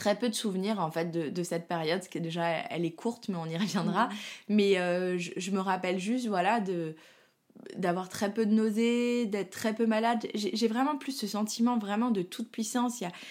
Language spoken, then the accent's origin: French; Paris, Île-de-France, France; Moi, je suis parisienne